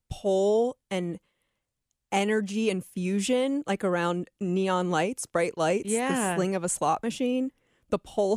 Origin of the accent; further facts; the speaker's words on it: Atlantic City, New Jersey, United States; born there; I was born in Atlantic City.